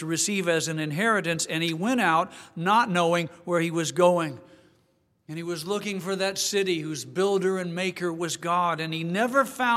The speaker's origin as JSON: {"language": "English", "town": "Greenwood", "region": "Indiana", "country": "United States", "said": "I'm from Greenwood, but we took a little detour and drove through the places where I grew up. It was almost unrecognizable. I'm not from Greenwood anymore. We went to Whiteland High School."}